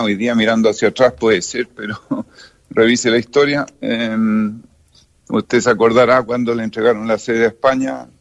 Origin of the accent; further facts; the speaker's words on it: Chile; yo soy chileno, con la mentalidad del latinoamericano